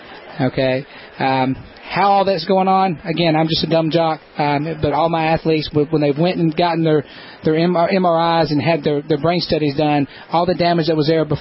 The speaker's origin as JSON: {"language": "English", "region": "Alabama", "country": "United States", "said": "a lot of people don't realize this, but I'm from Alabama."}